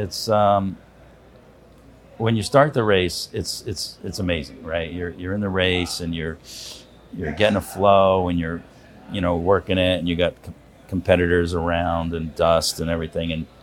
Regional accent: Connecticut, United States; I'm from Connecticut, so it's trees, you know, everywhere.

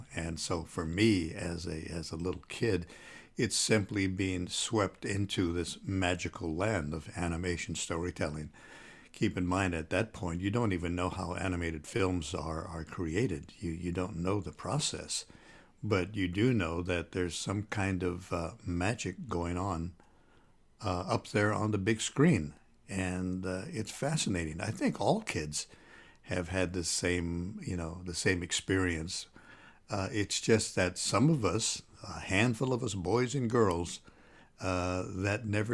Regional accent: Santa Barbara, California, United States; the community of Santa Barbara, my hometown. My community supported all of us kids who wanted to go into show business. Now, that's because I grew up in a rather unique community. Santa Barbara, California was home to many, many talented and gifted people.

